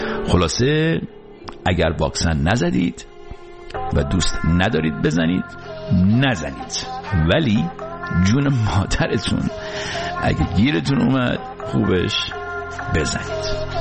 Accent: Iran; moved away; چون ما خارج از ایرانیم، حساب کتابمونم چی خارجی.

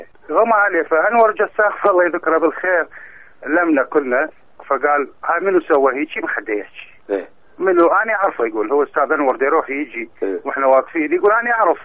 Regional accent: Iraq; now in Canada

